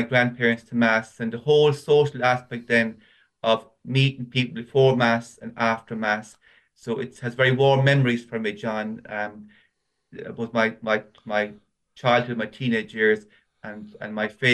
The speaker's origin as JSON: {"language": "English", "town": "Patrickswell", "region": "Munster", "country": "Ireland", "tie": "born or raised there", "also_born_or_lived": "Limerick", "said": "So I'm from Patrickswell in County Limerick. My childhood was spent in a place called Linwood Park in the city. My parents lived there first. And then in the late 70s, then we moved to Patrickswell."}